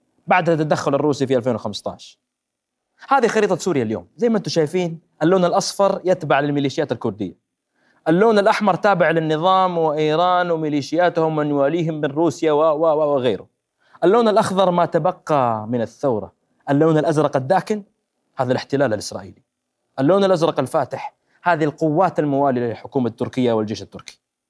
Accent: Saudi Arabia; اللي صاير إنه إحنا الآن كسعودية عظمى انقصفنا

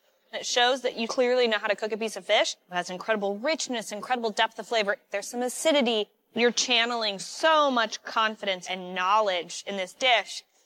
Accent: Virginia, United States; I grew up in Virginia, and I know Southern food.

